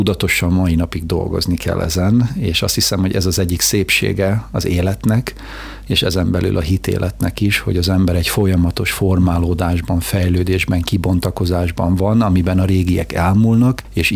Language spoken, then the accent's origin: Hungarian; Győr-Moson-Sopron, Hungary; now in Érd, Hungary; házas vagyok, 28 éve vagyunk házasok feleségemmel, Anikóval, én a Szigetközből származom, egy kis faluból